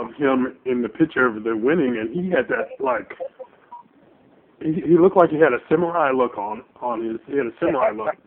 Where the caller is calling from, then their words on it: Virginia, United States; You know, I'm calling from Hampton Roads, and we have a Greek festival, too, in May.